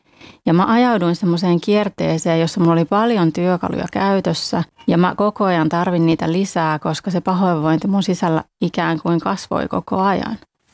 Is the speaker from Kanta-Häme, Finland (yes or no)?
no; Lempäälä, Pirkanmaa, Finland; also born or lived in Tampere; ja tuun Tampereelta. Lapsuuteni vietin Lempäälässä, mutta nyt sitten aikuisena olen asunut tosiaan Tampereella.